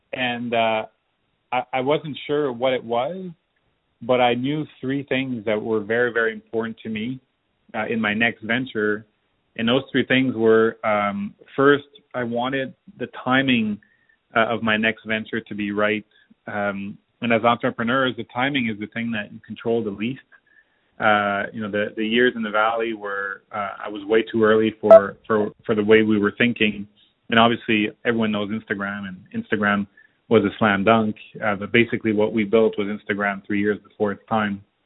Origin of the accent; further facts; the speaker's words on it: Montreal, Quebec, Canada; moved away as an adult; also born or lived in San Francisco; Born and raised in Montreal, but at that time I left Montreal and I was chasing the startup scene as many people do.